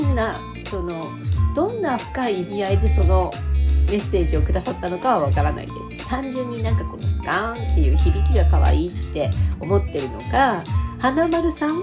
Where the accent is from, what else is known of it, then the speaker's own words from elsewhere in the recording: Fukuoka, Japan; まあ、私も福岡出身なので